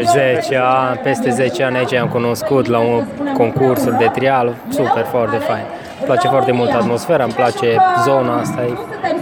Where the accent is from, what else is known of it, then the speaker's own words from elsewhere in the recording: Bistrița, Bistrița-Năsăud, Romania; sunt din Bistrița, am 32 de ani